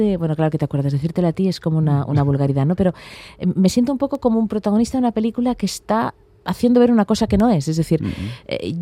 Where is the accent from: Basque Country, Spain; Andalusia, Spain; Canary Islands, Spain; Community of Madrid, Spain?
Basque Country, Spain; para mí Euskadi es mi tierra, es mi casa.